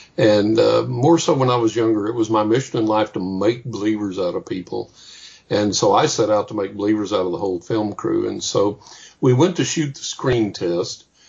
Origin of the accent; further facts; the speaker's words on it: Texas, United States; I was raised in West Texas, and at the time, if I'm walking into the grocery store